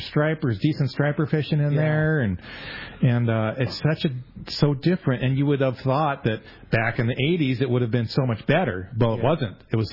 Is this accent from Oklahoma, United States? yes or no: no; Hemet, California, United States; I grew up in Hemet. So, and that was before Diamond Valley, so we fished Vail.